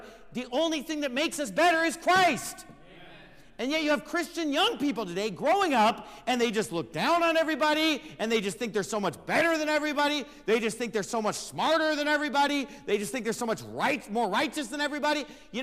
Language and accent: English; United States; born there; thank God that I was born in America.